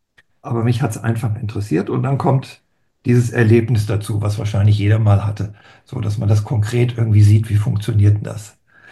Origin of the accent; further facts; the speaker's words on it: Frankfurt, Hesse, Germany; born there; geboren bin ich in Frankfurt und nach dem Abitur habe ich angefangen, Sozialpädagogik zu studieren in Frankfurt.